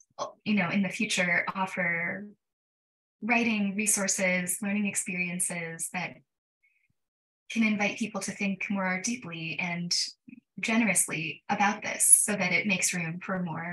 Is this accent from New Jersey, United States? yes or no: no; Ohio, United States; now in Boston, United States; I'm not from the place where I currently live. I grew up in Ohio, but I currently live in Greater Boston.